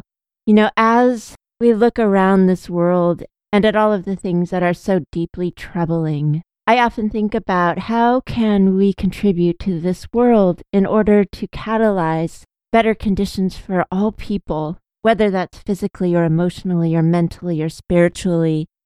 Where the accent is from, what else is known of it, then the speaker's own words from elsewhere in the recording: California, United States; I've opened the door so many times just to take pictures since I'm from California and it's still a novelty to me.